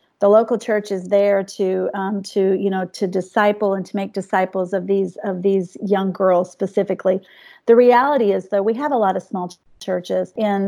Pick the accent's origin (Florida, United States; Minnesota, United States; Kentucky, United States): Kentucky, United States; accent: Eastern Kentucky; I'm trying to watch the way I say that so that my Eastern Kentucky accent doesn't play out.